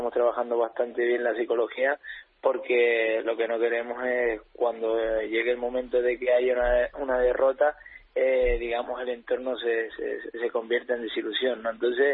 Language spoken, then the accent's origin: Spanish; Canary Islands, Spain; la gente que somos de Tenerife